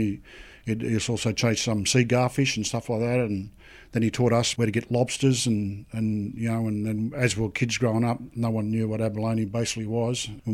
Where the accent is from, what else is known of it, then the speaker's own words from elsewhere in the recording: Narooma, New South Wales, Australia; I'm born and bred in Naruma. I'm a Walbunja man from the South Coast, part of the Yuin Nation.